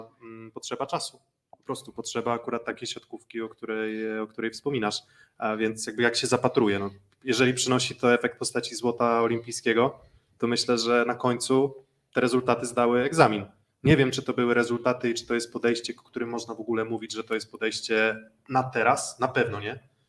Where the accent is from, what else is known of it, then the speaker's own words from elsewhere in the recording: Olsztyn, Warmian-Masurian Voivodeship, Poland; Cieszę się, że teraz mam okazję jako olsztynianin właśnie też pracować dla memoriału Wagnera.